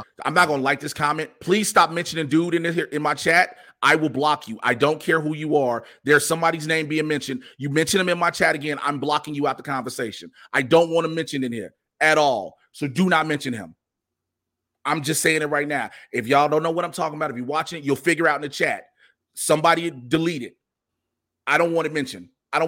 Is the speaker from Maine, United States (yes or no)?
no; Chicago, Illinois, United States; Super Spreader number two is happening right now in my hometown of Chicago.